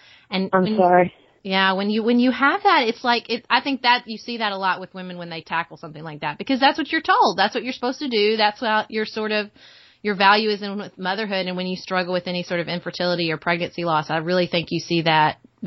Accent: the South, United States; I grew up in the South. I went to a Southern college.

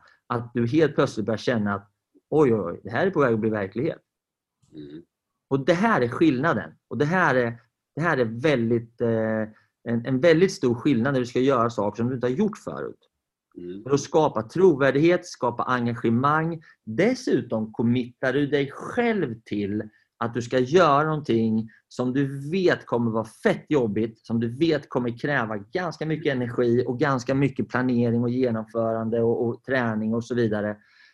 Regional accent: Sweden; Vi är ju svenskar

